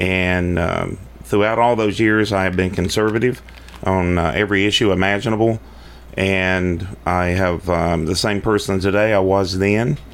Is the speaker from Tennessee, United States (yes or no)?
yes; Murfreesboro, Tennessee, United States; I first moved to Rutherford County when I was 7 years old, and I grew up here in Murfreesboro in Smyrna, and I've been a part of the community for a long time.